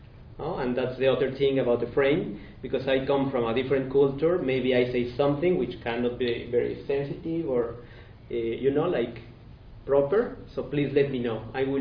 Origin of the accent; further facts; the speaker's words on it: Puebla, Mexico; English is a second language; I born in Mexico. I am from Puebla, a beautiful city, 2 hours from Mexico City.